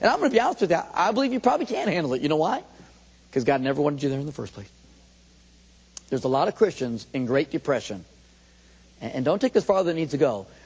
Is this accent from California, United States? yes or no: yes; San Diego, California, United States; I mean, really, I grew up in San Diego, grew up in big city, San Diego.